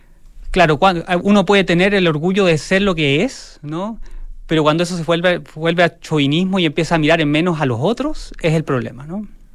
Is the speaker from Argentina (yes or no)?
no; Magallanes and Chilean Antarctica, Chile; moved away; Soy chileno, estoy haciendo patria, como esa expresión, ¿no? Hago patria aquí. Y puedo ser perfectamente, claro, magallánico y a su vez chileno.